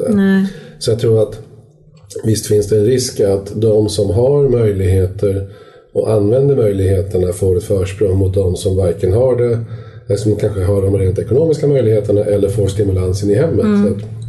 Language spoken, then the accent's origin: Swedish; Skåne, Sweden; jag är uppvuxen i Skåne